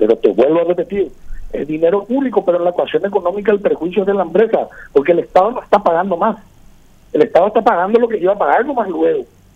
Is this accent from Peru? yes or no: no; Paraguay